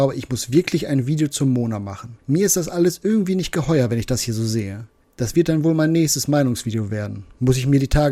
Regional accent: Northern Germany, Germany; Als Norddeutscher ist das ja in Bayern normalerweise nicht üblich.

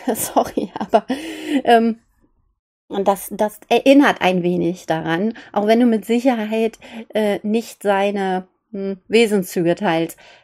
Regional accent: Linz, Upper Austria, Austria; Okay, ich bin aus Linz.

